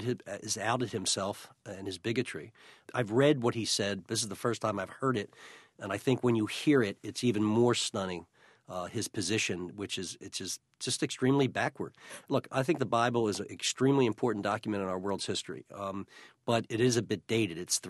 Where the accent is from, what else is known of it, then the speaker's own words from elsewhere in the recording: Philadelphia, Pennsylvania, United States; Well, that's a euphemism that we use. We're Philadelphian, so we speak our mind.